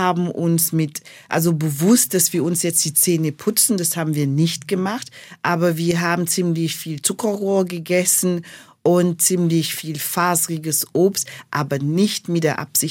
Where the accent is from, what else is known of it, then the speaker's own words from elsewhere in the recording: Cameroon; moved away as an adult; now in Germany; Also ich bin in Kamerun groß geworden. Ich habe das Abitur dort gemacht, habe Lebensmitteltechnologie studiert. Anschließend wollte ich in Kamerun bleiben und auch dort arbeiten. Mein Vater hat entschieden, dass ich nach Deutschland kommen sollte.